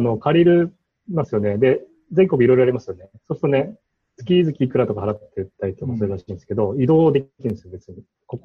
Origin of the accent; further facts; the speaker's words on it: Okayama, Japan; うん、その岡山の端っこなんですけど、うん、で、岡山と大阪だと割と、まあ、神戸とかで1時間、僕の実家で1時間半もあれば行くんですよね。